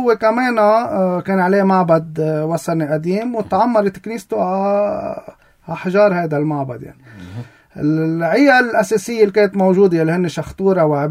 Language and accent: Arabic; Shakhtoura, Keserwan-Jbeil, Lebanon; نحن ضيعتنا فيها حوالي 30 شخص